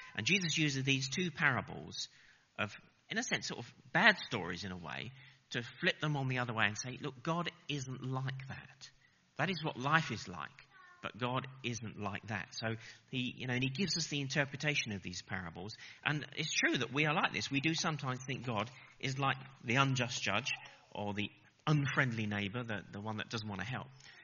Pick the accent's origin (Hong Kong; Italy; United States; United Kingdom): United Kingdom; England; but being English, British, you think, oh, no, I mustn't say anything.